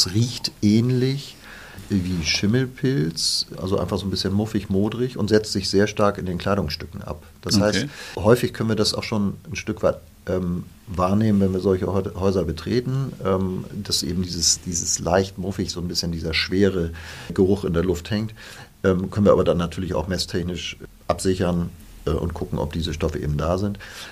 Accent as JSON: {"language": "German", "region": "Northern Germany", "country": "Germany", "said": "ich komme aus Norddeutschland"}